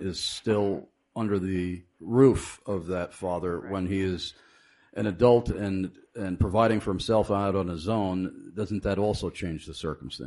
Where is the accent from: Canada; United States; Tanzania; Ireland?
United States; that would disturb me as an American citizen